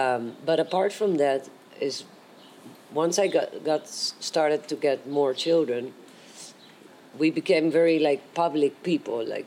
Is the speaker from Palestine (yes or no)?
no; Netherlands; English is a second language; moved away as an adult; now in Ibiza, Spain; from Holland. But I live here since 30 years in Ibiza. A mother of six, four daughters, two sons, a grandmother to three, and two more on the way.